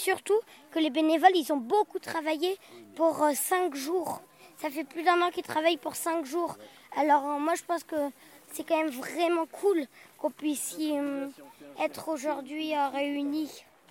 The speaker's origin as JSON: {"language": "French", "town": "Paris", "region": "Île-de-France", "country": "France", "said": "Nous, on vient de Paris."}